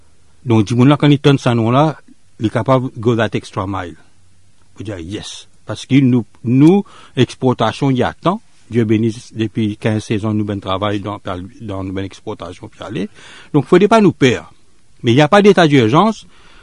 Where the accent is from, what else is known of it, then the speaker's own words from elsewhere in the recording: Mauritius; quand je viens de Maurice.